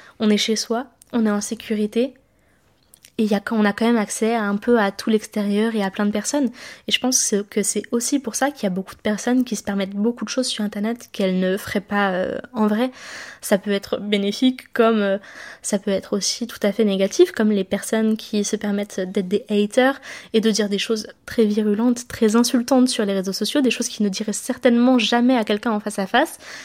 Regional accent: Montreuil, Île-de-France, France; j'ai 25 ans. Je suis née à Montreuil dans le 93 et j'ai toujours vécu un peu dans cette région-là, entre Bondy et maintenant Gagny. Je suis née le 17 octobre 1999.

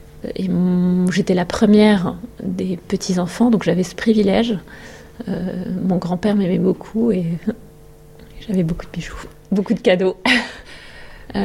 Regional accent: Algeria; now in France; j'ai 44 ans, je suis algérienne. Je suis arrivée en France dans les années 90. On a fui l'Algérie à cause du terrorisme.

